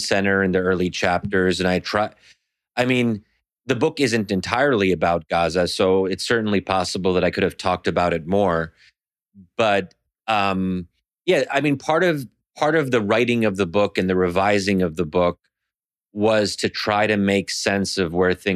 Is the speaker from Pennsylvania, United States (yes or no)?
yes; Pennsylvania, United States; I'm born and raised in Pennsylvania. Okay. But I'm original. My parents are Egyptian.